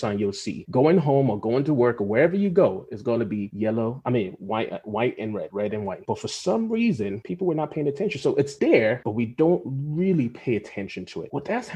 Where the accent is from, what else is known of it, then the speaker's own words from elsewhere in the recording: Nigeria; I'm from Nigeria too, by the way.